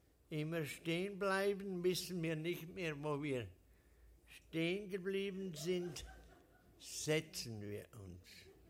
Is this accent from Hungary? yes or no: no; Switzerland; Gerade alles lasse ich mir als Schweizer auch nicht bieten und ich erwarte etwas mehr Respekt vor meiner Viersprachigkeit.